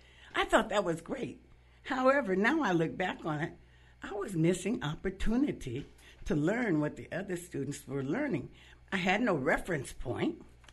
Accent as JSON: {"language": "English", "town": "Eugene", "region": "Oregon", "country": "United States", "tie": "born or raised there", "said": "I am a native Eugenian. I grew up on West 11th in an African-American community, went through my formal education here in Eugene, graduated from Henry D. Sheldon High School in 1964"}